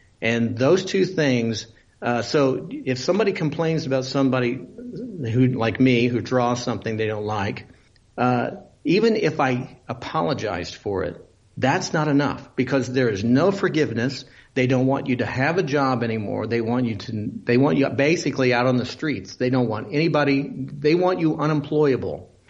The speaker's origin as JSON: {"language": "English", "region": "Indiana", "country": "United States", "tie": "born or raised there", "said": "In my home state of Indiana, there are a couple of editorial cartoonists who are syndicated, but we don't have our home newspaper."}